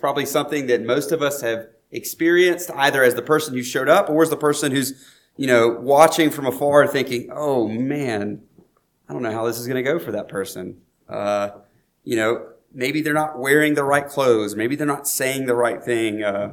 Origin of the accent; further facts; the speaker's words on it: the South, United States; which growing up in the South, I remember like early on as a preacher, I was like, I'm never going to alliterate.